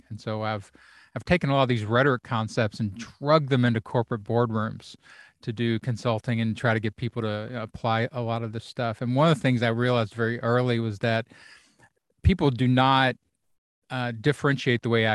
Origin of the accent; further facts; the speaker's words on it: Kentucky, United States; also born or lived in Florida / North Carolina / Ohio / Texas; And I grew up in the South. So I'm from Kentucky and I've lived in Florida, North Carolina, Ohio, like at the center of the country most of my life, Texas.